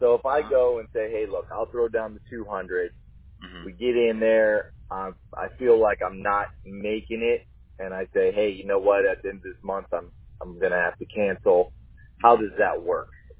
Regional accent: Orlando, Florida, United States; now in Spring Hill, United States; but I'm from Orlando, and I moved to Spring Hill

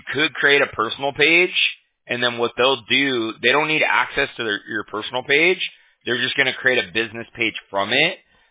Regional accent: Huntington Beach, California, United States; So I'm from Huntington Beach.

